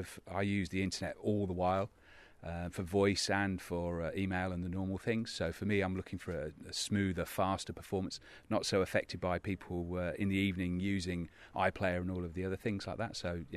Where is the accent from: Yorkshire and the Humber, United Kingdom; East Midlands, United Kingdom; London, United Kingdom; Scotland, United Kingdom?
East Midlands, United Kingdom; North Luffenham; from North Luffenham.